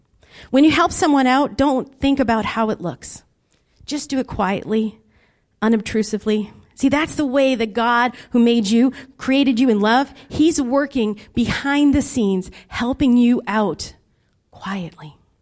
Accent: Lowell, Massachusetts, United States; Do you know where I'm from? I'm from Lowell

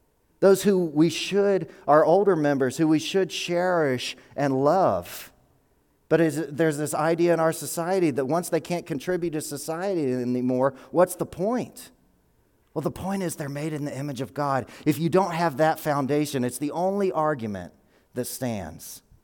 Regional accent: Georgia, United States; Growing up in Georgia, I kind of wrote down what I kind of thought the culture said was a real man.

